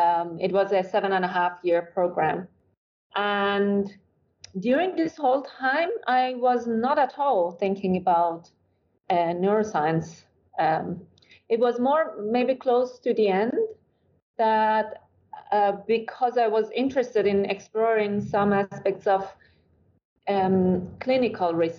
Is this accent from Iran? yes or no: yes; Iran; English is a second language; I was born and raised in Iran, and I went to university to study medicine.